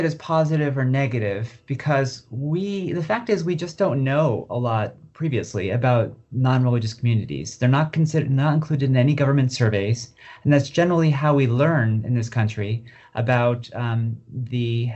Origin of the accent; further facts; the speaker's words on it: New Jersey, United States; now in Washington, D.C., United States; I grew up in New Jersey and live in D.C.